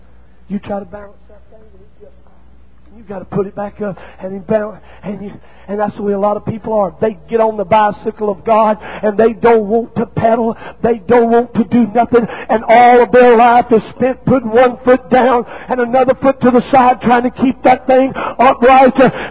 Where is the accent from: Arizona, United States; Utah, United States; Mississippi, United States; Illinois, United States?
Mississippi, United States; Red Clay Hills; I was raised in Red Clay Hills, Mississippi, and all I know is country